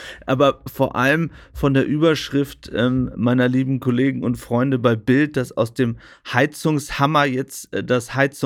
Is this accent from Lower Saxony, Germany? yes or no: yes; Lower Saxony, Germany; Ich als Ostfriese